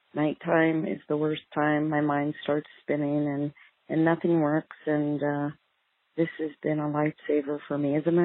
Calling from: Tucson, Arizona, United States; I'm calling from Tucson, Arizona.

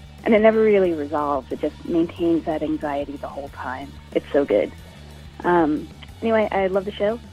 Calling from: Utica, New York, United States; I'm calling from Utica, New York.

